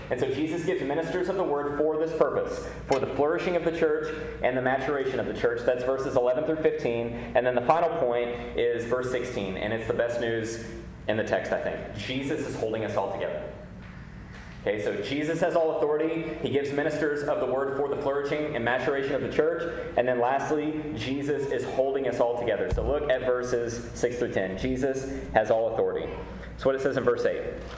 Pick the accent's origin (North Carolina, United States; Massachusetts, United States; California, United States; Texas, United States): Texas, United States; now in Fort Worth, United States; That doesn't really mean a lot to us in Fort Worth, Texas, but I am from West Texas, and to own the cattle on 1,000 hills means a lot.